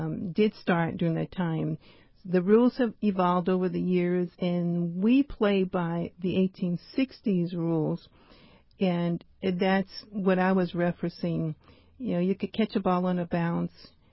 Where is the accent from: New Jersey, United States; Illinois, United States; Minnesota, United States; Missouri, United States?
Missouri, United States; St. Louis; Because I know where I grew up, and I grew up in St. Louis, we all did that.